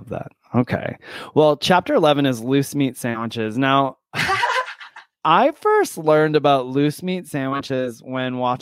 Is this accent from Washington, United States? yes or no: no; Michigan, United States; So I'm from Michigan originally, and I feel like it might have just been there